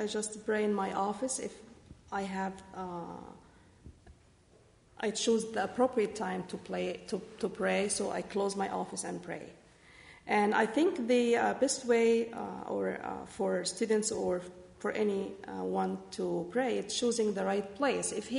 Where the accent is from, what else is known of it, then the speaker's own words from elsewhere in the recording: Egypt; I'm from Egypt, and we have people from Libya.